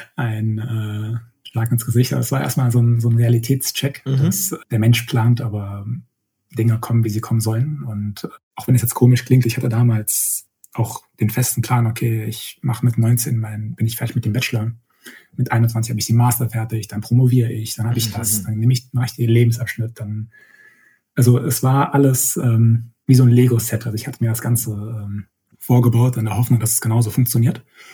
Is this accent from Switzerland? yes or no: no; Berlin, Germany; also born or lived in Aachen; ich bin ursprünglich aus Berlin und damals für Studium nach Aachen gezogen.